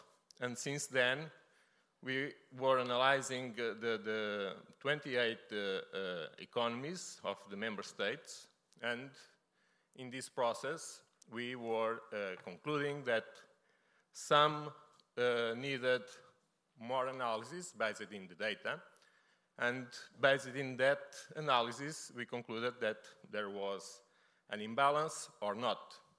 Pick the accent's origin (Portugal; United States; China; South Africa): Portugal; English is a second language; I'm coming from Portugal